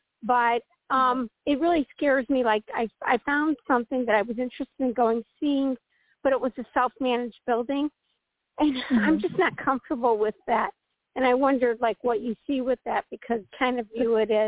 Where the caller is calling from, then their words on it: Midwest, United States; from the Midwest.